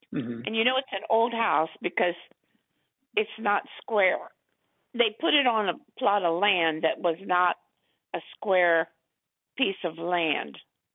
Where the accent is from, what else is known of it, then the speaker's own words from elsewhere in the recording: Florida, United States; I'm from Florida. I never lived in Virginia.